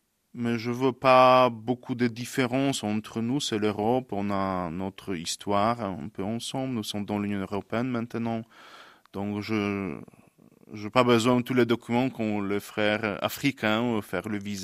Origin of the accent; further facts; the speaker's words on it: Poland; now in France; Pas loin, la France, je suis polonais. Mais c'était toujours dans mon cœur de partir, voir une autre culture.